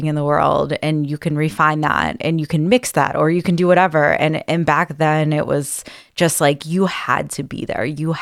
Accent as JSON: {"language": "English", "town": "Pittsburgh", "region": "Pennsylvania", "country": "United States", "tie": "born or raised there", "said": "And I grew up in Pittsburgh, and it was very much like"}